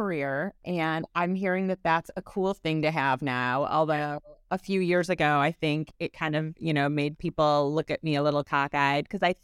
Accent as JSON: {"language": "English", "region": "Michigan", "country": "United States", "tie": "born or raised there", "accent": "Michigan Midwestern", "said": "I feel like I still hear my Michigan Midwestern accent. No, born and raised in Michigan."}